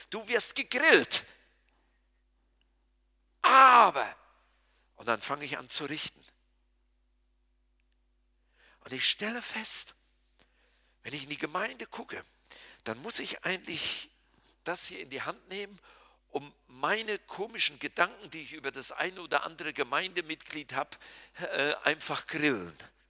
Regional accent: North Rhine-Westphalia, Germany; Bei uns im Siegerland, in der Gemeinschaftsbewegung, wo ich groß geworden bin

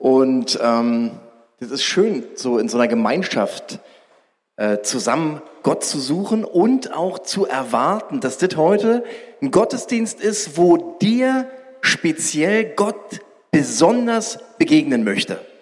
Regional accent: East Germany, Germany; Ich bin ja in der DDR groß geworden und bin in der Anklammerstraße in der Gemeinde gewesen.

